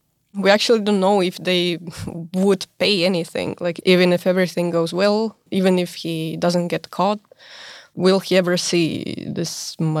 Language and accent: English; Estonia; since I'm from Estonia, maybe I'll start with an Estonian example